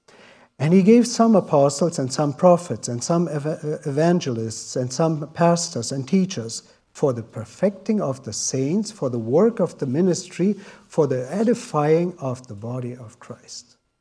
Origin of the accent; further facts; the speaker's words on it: Russia; also born or lived in Germany; I grew up back in Russia and was never part of a church there, but my parents were.